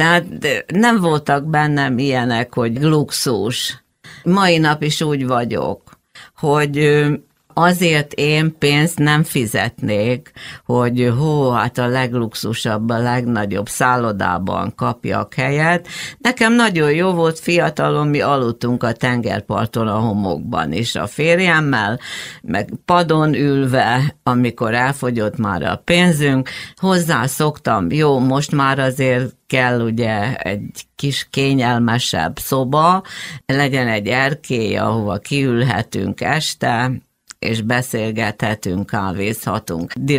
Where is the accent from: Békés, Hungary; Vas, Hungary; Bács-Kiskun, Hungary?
Vas, Hungary; Szombathely; mentem felfedezni Szombathely. Az volt a világ, a szülővárosom.